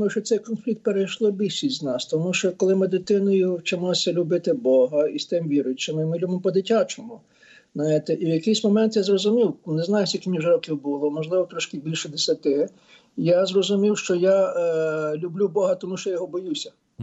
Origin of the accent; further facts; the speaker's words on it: Lviv Oblast, Ukraine; born there; Стрийщина, я народився в селі, яке 9 кілометрів від Стрия, але це село, яке між Моршином і Стриєм.